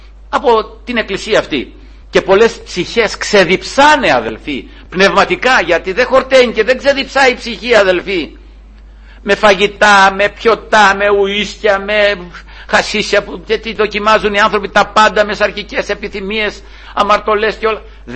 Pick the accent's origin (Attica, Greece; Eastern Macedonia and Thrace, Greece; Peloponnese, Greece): Peloponnese, Greece; Σαν ακριβώς αυτό που είναι στα μέρη μου εκεί στη Μάνη, στον Ταΐγετο, που, εκεί που στανεύαμε εκεί με τον πατέρα μου, στον αυλό το λέμε εκεί.